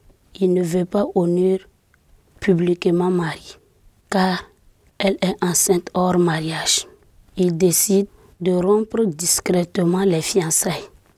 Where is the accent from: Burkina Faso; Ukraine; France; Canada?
Burkina Faso; je suis du Burkina.